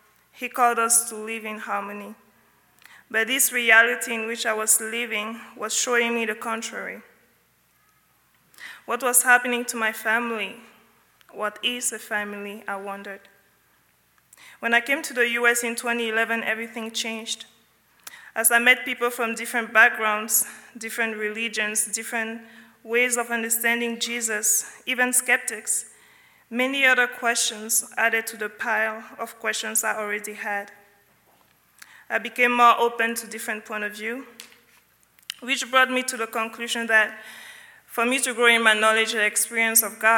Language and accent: English; Cameroon; now in United States; I'm originally from Cameroon, and I came to the U.S. 6 years ago.